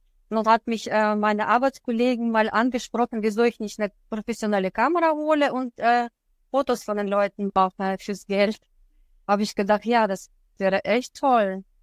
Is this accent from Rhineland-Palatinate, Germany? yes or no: no; Lippstadt, North Rhine-Westphalia, Germany; ich komme aus Lippstadt